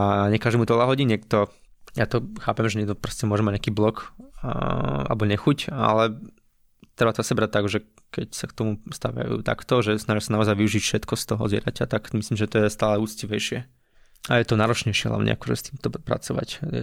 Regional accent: Rusovce, Bratislava Region, Slovakia; A s tým, že ja som z Rusovej, tak som to mal tiež kvázi pod nosom a mohol som tam chodiť celkom často

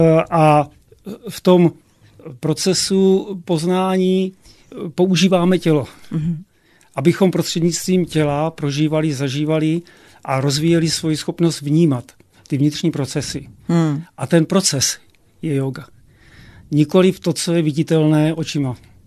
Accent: Úpice, Hradec Králové Region, Czechia; No, ta oblast celé Podkrkonoší je takový drsnější kraj.

